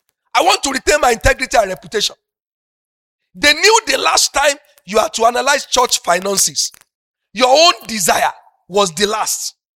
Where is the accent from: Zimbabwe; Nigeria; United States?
Nigeria; first language Yoruba; English is a second language; excuse me sir I'm a Yoruba guy when the work has finished English will say it's play that remain abi but let me speak my mother language